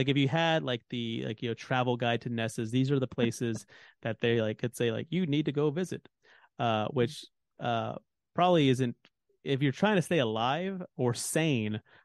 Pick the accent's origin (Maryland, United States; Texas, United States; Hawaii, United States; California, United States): Texas, United States; As a Texan, I am obligated to trash talk Oklahoma at least once a week.